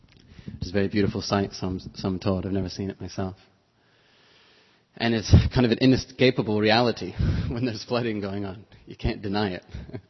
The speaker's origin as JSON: {"language": "English", "country": "United States", "tie": "born there", "said": "I came from a pretty good family. I was born in America."}